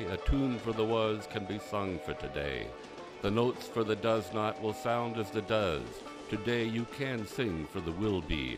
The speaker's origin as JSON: {"language": "English", "town": "Nevada City", "region": "California", "country": "United States", "tie": "born or raised there", "said": "here in my hometown, Nevada City, California"}